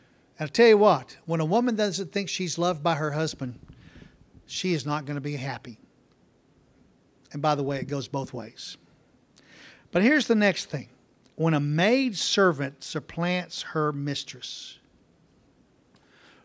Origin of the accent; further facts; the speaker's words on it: Waxahachie, Texas, United States; I grew up in Waxahachie and we have fields. Most of the people in my church, my home church, were farmers.